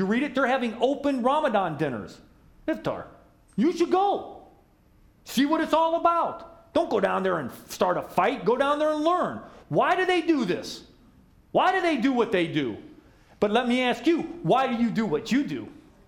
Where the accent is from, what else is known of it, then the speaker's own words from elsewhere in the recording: United States; I'm American. You know, I'm American.